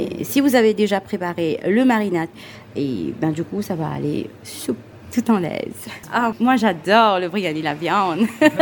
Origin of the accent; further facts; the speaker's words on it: Mauritius; Chez nous, à Maurice, on prépare le biryani plus précisément avec la cuisse de poulet.